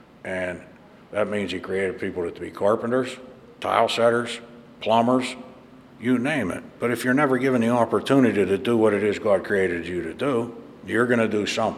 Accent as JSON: {"language": "English", "town": "Penn Hills", "region": "Pennsylvania", "country": "United States", "said": "I'm from Penn Hills."}